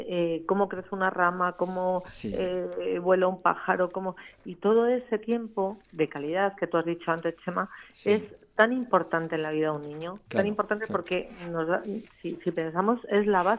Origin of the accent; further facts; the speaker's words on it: Villaviciosa de Odón, Community of Madrid, Spain; arropada por toda mi gente de Villaviciosa de Odón, todo mi pueblo